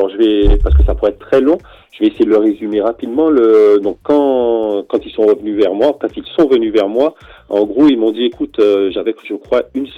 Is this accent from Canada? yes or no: no; Guadeloupe; une manifestation chez nous en Guadeloupe qui a plus de 100 ans.